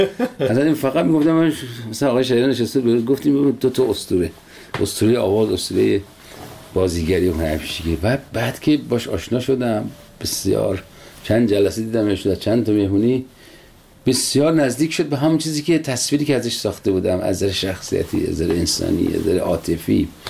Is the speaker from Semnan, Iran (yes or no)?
yes; Sangsar, Semnan, Iran; غذای سنتی ولایت ما سنگسر، یکی از دهات شمال سمنان